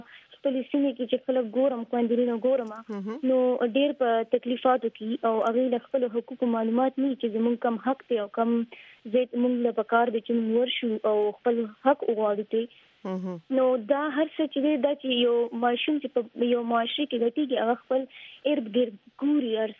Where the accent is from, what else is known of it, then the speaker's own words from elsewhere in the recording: Karak, Khyber Pakhtunkhwa, Pakistan; زه د کرک یم